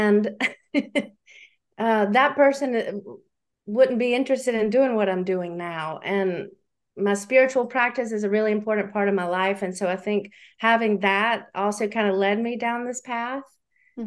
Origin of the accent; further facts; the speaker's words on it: United States; now in Netherlands; Well, I'm American, but I have a Dutch husband, and we've lived in the Netherlands for almost 14 years. So, I do speak Dutch, but it's not such a comfortable language, honestly, for me.